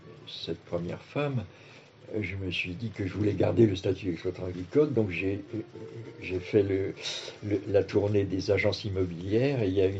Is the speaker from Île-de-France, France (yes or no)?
yes; Paris, Île-de-France, France; j'étais parisien, donc je sais ce que c'est, j'ai passé mon enfance à Paris